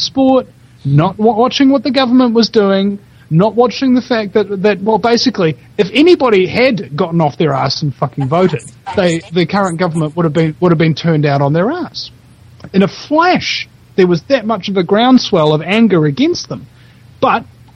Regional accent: New Zealand; I'm a New Zealander who hates rugby

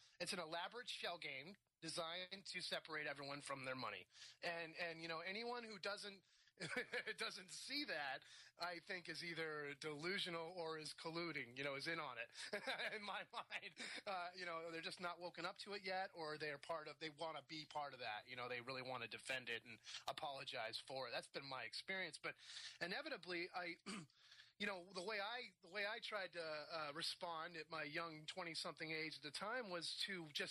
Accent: New England, United States; Growing up in the American Northeast colonial New England town, you know, little white picket fences and stuff

